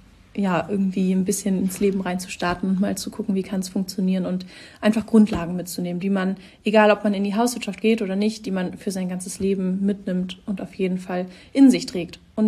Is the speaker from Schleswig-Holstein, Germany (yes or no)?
yes; Ratzeburg, Schleswig-Holstein, Germany; Ich komme ursprünglich aus Ratzeburg in der Nähe von Lübeck, also südliches Schleswig-Holstein